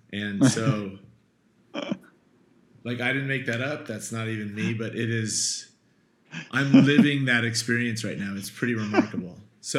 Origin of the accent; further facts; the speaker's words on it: El Cajon, California, United States; also born or lived in San Diego; I was born in San Diego proper, to be technical. But when I was young, moved out to El Cajon, and just, it was like the meth capital of the United States, supposedly, in the 80s.